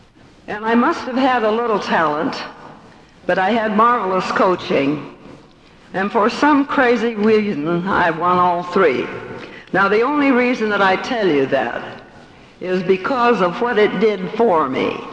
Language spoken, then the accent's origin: English; San Francisco, California, United States; I was born in San Francisco. I'm a native Californian.